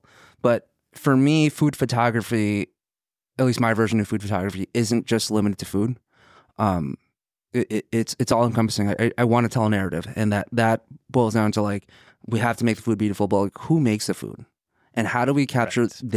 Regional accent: San Francisco, California, United States; And I'm from San Francisco. The Mission Burrito is very important to me. San Francisco is very important to me.

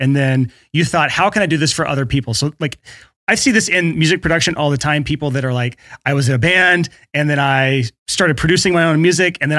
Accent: the South, United States; as someone who's born and raised in the South

